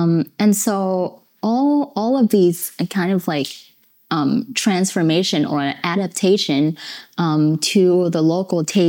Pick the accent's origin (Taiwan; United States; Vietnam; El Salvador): Vietnam; English is a second language; for a Vietnamese, because I grew up in Vietnam